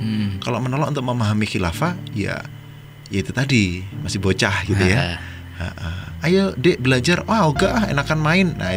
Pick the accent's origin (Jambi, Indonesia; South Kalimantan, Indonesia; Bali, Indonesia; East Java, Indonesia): East Java, Indonesia; Malang; kalau ini bahasa orang Jawa ya, atau saya harus ngaku kalau saya orang Malang.